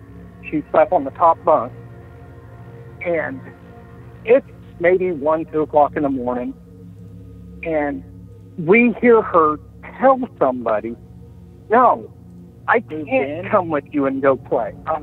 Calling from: Benton, Illinois, United States; From Benton, Illinois.

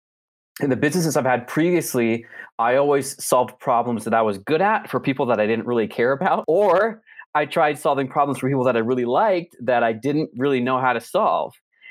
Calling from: Salt Lake City, Utah, United States; Salt Lake City, Utah.

